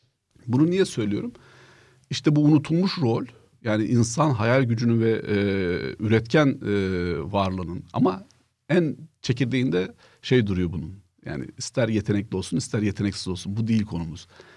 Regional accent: Erzincan, Turkey; Ben Erzincan'da büyüdüm. Erzincan'da kışlar çok soğuk.

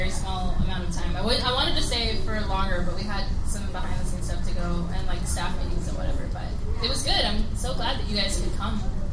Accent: California, United States; Like, girl, I'm from California. I know how expensive it is.

